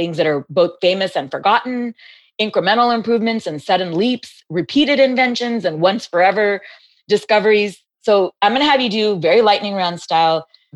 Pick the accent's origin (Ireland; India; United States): India; Gujarat; It's my home region.